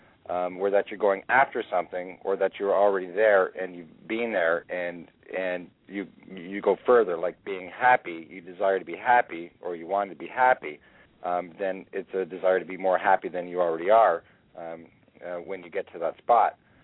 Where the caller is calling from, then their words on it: Canada; I'm calling from Canada.